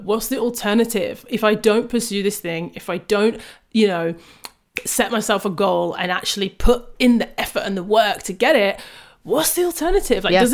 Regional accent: Jamaica; I'm good at sprinting. Like I am Jamaican.

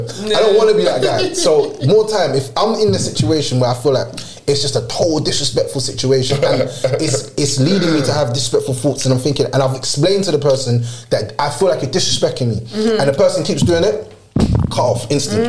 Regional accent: Jamaica; because I'm Jamaican

